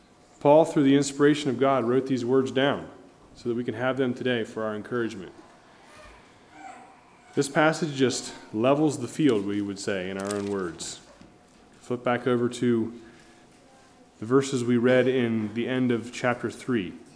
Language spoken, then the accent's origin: English; Pennsylvania, United States; I told him I was from Pennsylvania